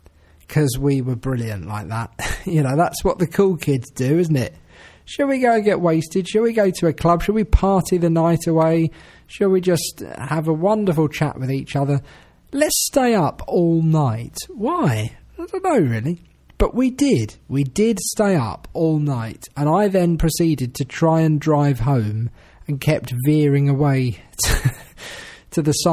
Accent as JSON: {"language": "English", "country": "Greece", "accent": "Greek", "said": "They were proud of my Greek accent."}